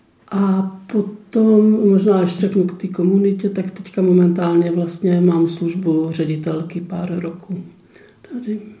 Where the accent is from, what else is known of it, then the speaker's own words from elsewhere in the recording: Třebíč, Vysočina Region, Czechia; Salesiánka, pocházím z Třebíče